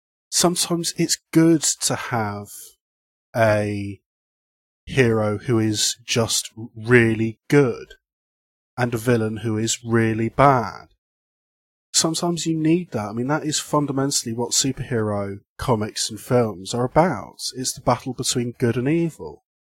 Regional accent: United Kingdom; I mean, A, he is Captain America and I'm British, so there's always that risk of jingoism.

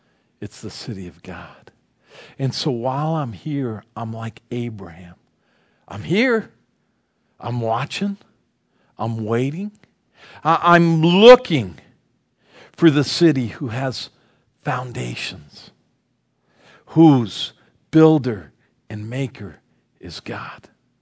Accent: Hemet, California, United States; You know, when we came out here, we came from Southern California. We came from Hemet, California.

